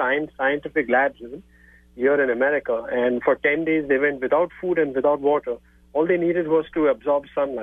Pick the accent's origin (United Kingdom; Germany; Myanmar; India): India; now in Milwaukee, United States; I'm very heavily involved in yoga in Milwaukee, and I grew up in India